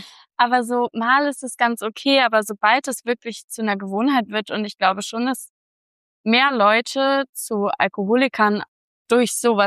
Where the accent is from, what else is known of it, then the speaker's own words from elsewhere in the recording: Hamburg, Germany; Ich bin ja ein Hamburger Mädchen